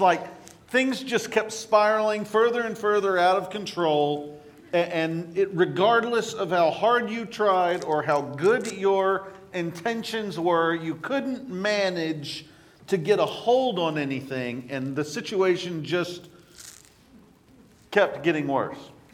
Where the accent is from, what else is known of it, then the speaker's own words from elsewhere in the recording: Texas, United States; I grew up in East Texas, a stall, if traffic was moving slow, it meant there was a tractor on the road.